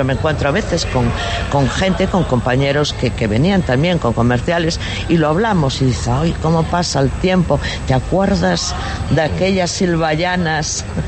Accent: La Espina, Asturias, Spain; born there; yo mucho más vieja que él, y además yo nací en un pueblo en La Espina, 12 kilómetros de aquí

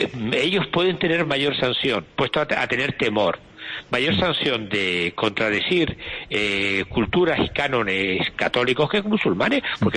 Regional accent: Canary Islands, Spain; como canario agradecido

